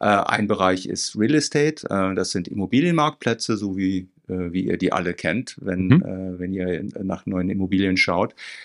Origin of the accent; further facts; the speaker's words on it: Germany; moved away as an adult; now in Switzerland; ich bin 55 Jahre alt, bin Deutscher, wohne seit knapp 15 Jahren in der Schweiz